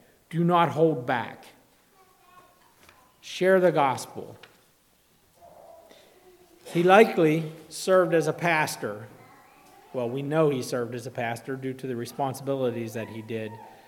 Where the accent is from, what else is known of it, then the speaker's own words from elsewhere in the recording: United States; And, you know, I'm an American enough that can get to be frustrating.